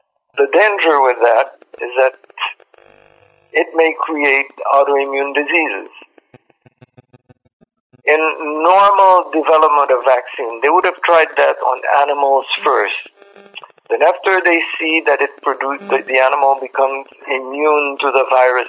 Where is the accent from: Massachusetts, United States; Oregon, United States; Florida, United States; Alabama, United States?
Florida, United States; I am from Florida. I studied at the University of Florida